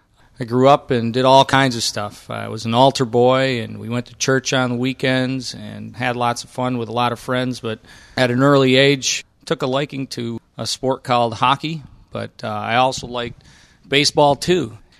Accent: Detroit, Michigan, United States; I grew up in Detroit, Michigan. It was fun growing up in Detroit.

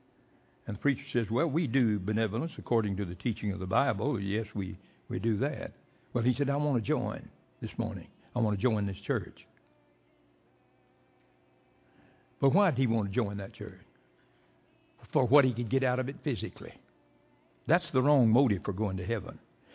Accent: Booneville, Mississippi, United States; We're from down in Boonville, Mississippi.

